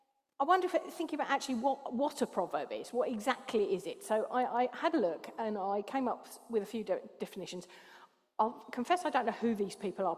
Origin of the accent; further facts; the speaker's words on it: London, United Kingdom; I'm from South East London, so it's clout.